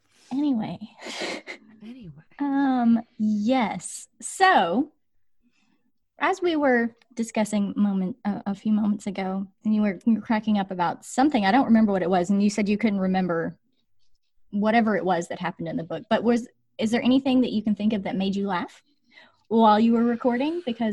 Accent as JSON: {"language": "English", "region": "Arkansas", "country": "United States", "tie": "born or raised there", "said": "Claire also knows that I grew up in Arkansas."}